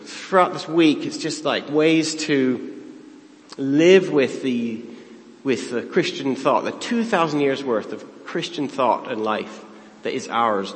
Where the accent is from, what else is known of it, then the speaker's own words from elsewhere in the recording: Canada; So I'm originally Canadian.